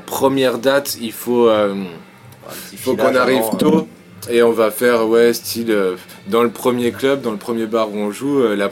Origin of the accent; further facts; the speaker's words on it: Nancy, Grand Est, France; donc on est de Nancy, nord-est